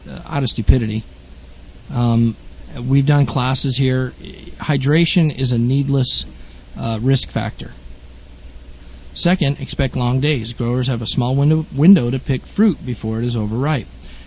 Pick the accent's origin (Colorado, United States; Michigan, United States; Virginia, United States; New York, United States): Colorado, United States; Where I grew up in Colorado, teenagers did this work.